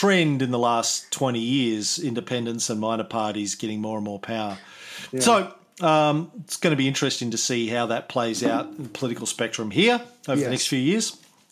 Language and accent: English; Queensland, Australia; accent: Queensland; I did it in my Queensland accent.